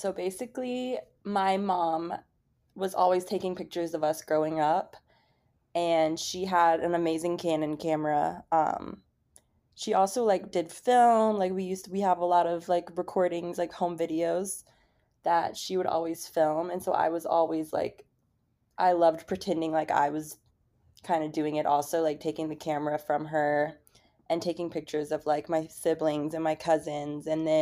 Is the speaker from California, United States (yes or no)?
no; Franklin, Tennessee, United States; now in New York City, United States; I am from Nashville, Tennessee. Technically, it's called Franklin, Tennessee. It's a town right outside of Nashville. I am a photographer and content creator. I moved here in 2018, and I love it so much.